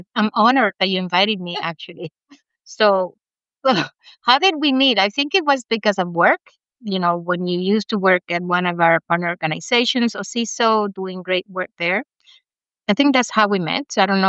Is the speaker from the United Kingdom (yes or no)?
no; Cuba; English is a second language; moved away as an adult; now in Canada; I grew up in Cuba, sunny, warm Cuba. And I went to school there too because I've only been 15 years in Canada, which is even less than a third of my life in this planet. So Cuba is where I became the person that I am today.